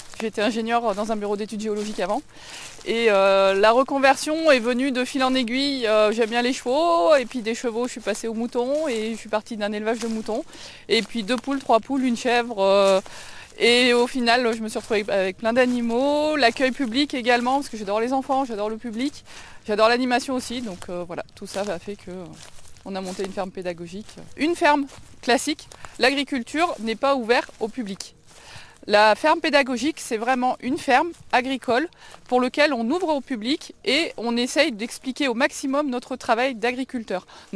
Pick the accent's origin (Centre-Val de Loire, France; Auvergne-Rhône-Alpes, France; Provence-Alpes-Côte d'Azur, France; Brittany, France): Auvergne-Rhône-Alpes, France; Issoire; Nous, on est originaire d'Issoire avec mon mari et on voulait être pas trop loin d'Issoire.